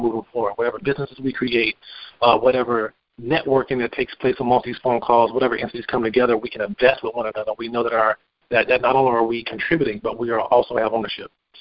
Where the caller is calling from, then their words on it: Virginia, United States; I'm calling from Virginia.